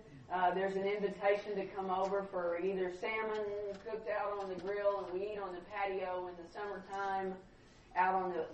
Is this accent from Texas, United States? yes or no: yes; Texas, United States; I mean, I'm from Texas, and I need my wife's space, and I need my car.